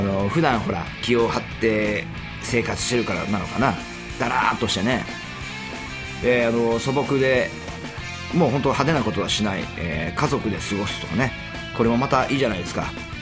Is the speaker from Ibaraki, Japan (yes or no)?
yes; Ibaraki, Japan; 今回も俺ね、年末年始はね、地元茨城県へと行ってまいりまして